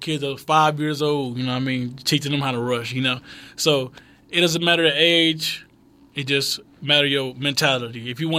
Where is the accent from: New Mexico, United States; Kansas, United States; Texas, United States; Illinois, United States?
Texas, United States; Crockett; now in El Paso, United States; I've never seen anything like this where I'm from. Like, I'm from Crockett, Texas. There's only 7,000 people there.